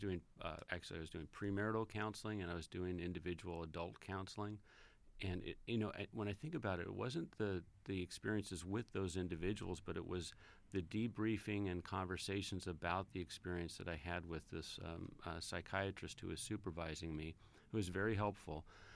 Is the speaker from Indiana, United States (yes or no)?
no; Alhambra, California, United States; Born and raised in Alhambra, California, which is one of the many, many cities in the L.A. area. It's just a couple cities to the east of Los Angeles, very close to the city of East Los Angeles, actually.